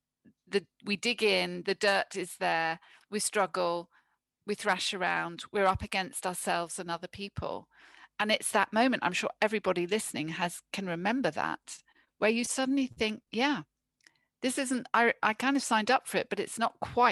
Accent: Hong Kong; born there; I was born in Hong Kong, and we'd come over to visit my granny in England.

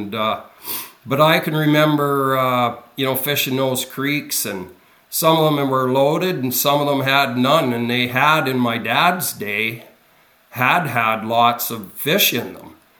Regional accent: Rossall, Ontario, Canada; also born or lived in Parry Sound; But I grew up in southern Ontario. I was born in Parry Sound and grew up in a little town, Rossall, population 240, and surrounded by water.

